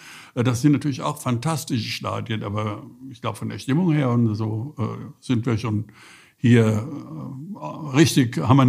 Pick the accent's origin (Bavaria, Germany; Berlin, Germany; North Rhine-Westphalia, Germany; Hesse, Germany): Hesse, Germany; Frankfurt; es ist ja nicht so, dass man das nicht versteht als Frankfurter